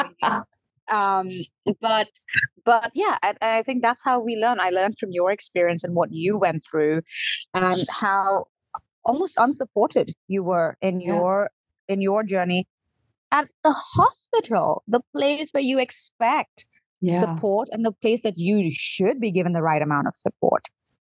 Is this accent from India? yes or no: yes; India; I come from India